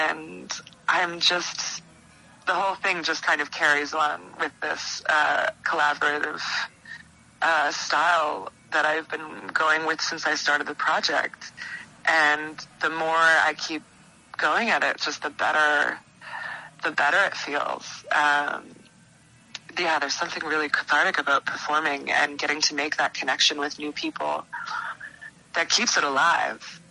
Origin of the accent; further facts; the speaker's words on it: Kelowna, British Columbia, Canada; I'm from Kelowna. It gets pretty cold there